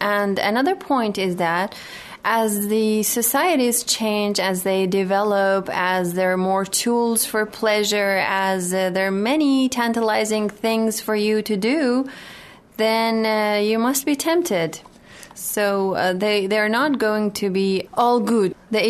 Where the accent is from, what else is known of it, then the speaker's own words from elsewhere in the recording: Iran; English is a second language; Well, I am from Iran and I study English literature.